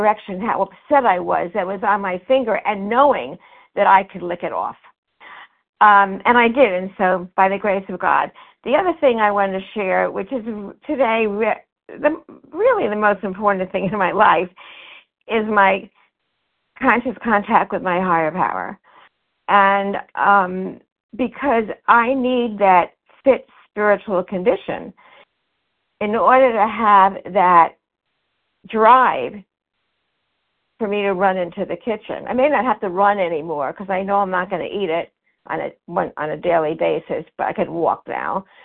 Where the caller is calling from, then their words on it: Florida, United States; calling from Florida.